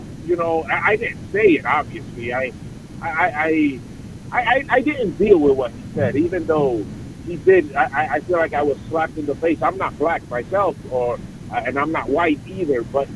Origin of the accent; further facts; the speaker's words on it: New York, United States; He said it no sooner than I said that I was from New York.